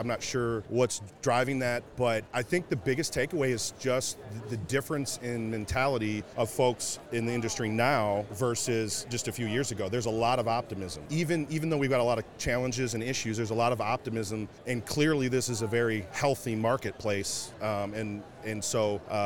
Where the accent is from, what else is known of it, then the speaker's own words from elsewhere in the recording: Columbus, Ohio, United States; I am from Columbus, Ohio.